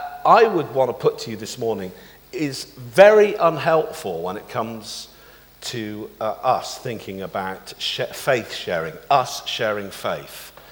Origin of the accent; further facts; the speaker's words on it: England, United Kingdom; But perhaps it's just because of our kind of temperamental thing as English people.